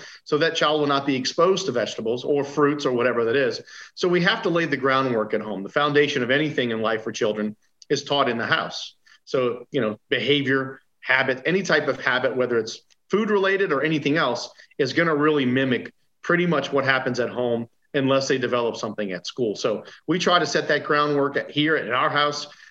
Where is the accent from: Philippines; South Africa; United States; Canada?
United States; New Orleans, Louisiana; So growing up in New Orleans, we had two options. We had the Cubs or the Braves.